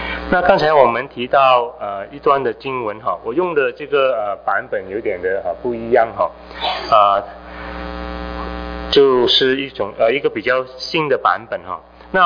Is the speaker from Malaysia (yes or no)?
yes; Malaysia; also born or lived in Taiwan; now in Chicago, United States; 我是马来西亚人哈，那长大然后到美国来信主的哈